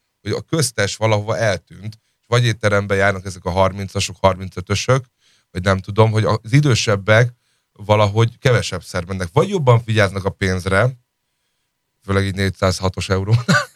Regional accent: Budapest, Hungary; nem, kispesti vagyok, hogy ott nőttem föl

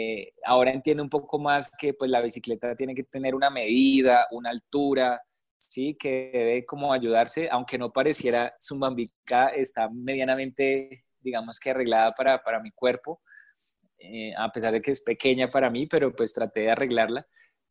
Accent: Colombia; pero ya que somos colombianos, ¡hey! Construyamos hacia adentro, démosle importancia a nuestro país

